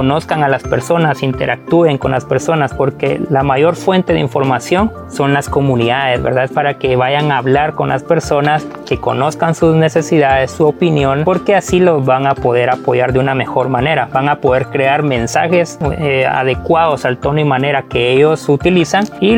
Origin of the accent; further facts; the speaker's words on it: Guatemala; para que pues todos nos protejamos como buenos guatemaltecos